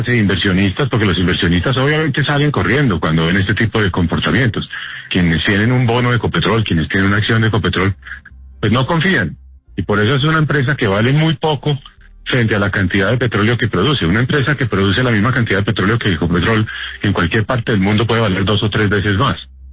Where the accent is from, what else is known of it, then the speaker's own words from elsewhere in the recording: Colombia; después somos los colombianos los que vamos a pagar las consecuencias